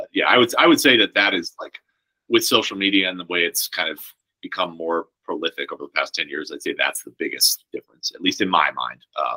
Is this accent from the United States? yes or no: yes; Nevada, United States; I grew up in Nevada.